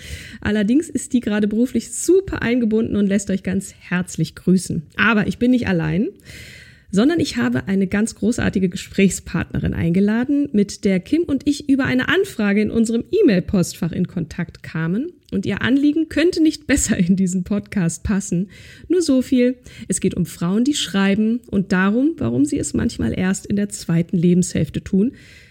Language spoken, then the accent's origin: German; Schleswig-Holstein, Germany; Ich bin in Dithmarschen groß geworden, also nicht ganz so weit.